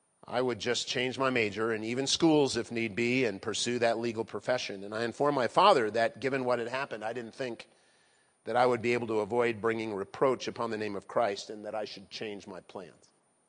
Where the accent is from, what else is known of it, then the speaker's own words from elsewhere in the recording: Philadelphia, Pennsylvania, United States; I grew up outside of Philadelphia, and my dream is if I could be the district attorney of Philly by the time I was 40